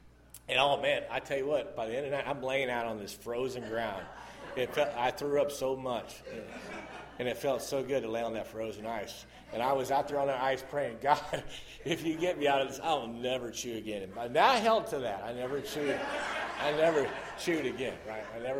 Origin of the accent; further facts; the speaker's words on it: the Ozarks, United States; you know, I'm a country boy. I grew up in the Ozark Mountains.